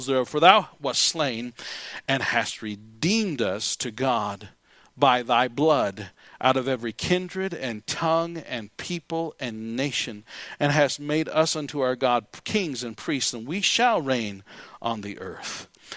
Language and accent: English; United States; And as an American, I'll just talk as an American for a minute.